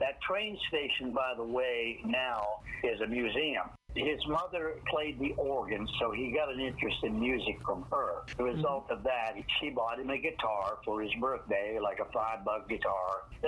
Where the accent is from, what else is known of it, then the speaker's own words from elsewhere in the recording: Halifax, Nova Scotia, Canada; born there; I was born in Halifax, actually in the charity ward of the Salvation Army Hospital there in Halifax in 1936.